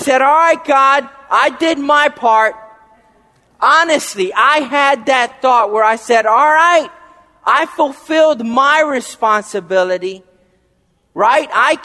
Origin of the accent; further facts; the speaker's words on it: Frederick, Maryland, United States; I said, I'm from Frederick, Maryland. I'm the pastor at the Frederick Seventh-day Adventist Church.